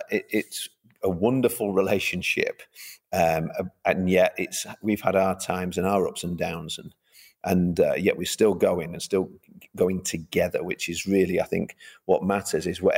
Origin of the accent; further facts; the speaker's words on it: Manchester, North West England, United Kingdom; I'm from Manchester originally. I was a police officer here for over 10 years.